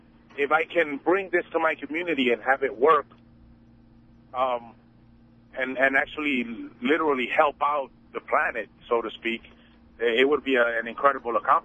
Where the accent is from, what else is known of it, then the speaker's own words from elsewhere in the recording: Queens, New York, United States; I'm from Queens, New York.